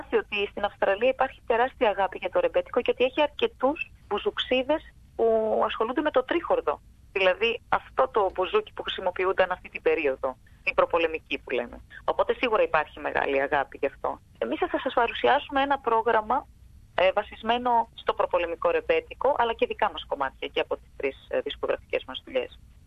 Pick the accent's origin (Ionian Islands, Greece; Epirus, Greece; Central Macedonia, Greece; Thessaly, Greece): Central Macedonia, Greece; Thessaloniki; όλοι κατοικοεδρεύουμε στη Θεσσαλονίκη, παρόλο που μόνο εγώ είμαι Θεσσαλονικιά.